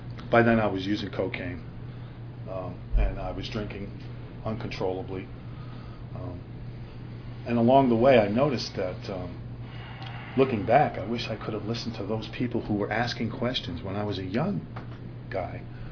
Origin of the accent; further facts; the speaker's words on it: Allentown, Pennsylvania, United States; I'm the youngest of five children. I was born in Allentown, Pennsylvania. And I was raised in a church.